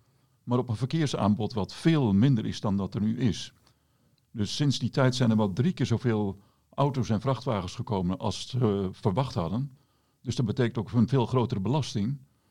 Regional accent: Netherlands; daar komen wij als Nederlanders het meest.

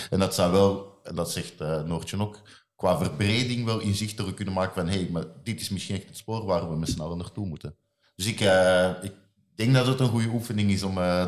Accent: Belgium; want ik ben Belg, ik ben geen Nederlander.

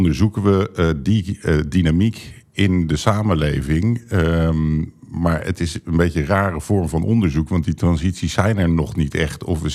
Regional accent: Rotterdam, South Holland, Netherlands; Ik kom uit Rotterdam en ik weet nog dat ik hier opgroeide en naar school ging.

